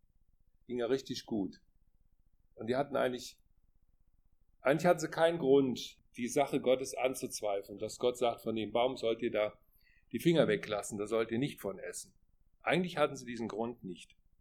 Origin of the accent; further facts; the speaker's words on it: Rhineland, Germany; Bei uns im Rheinland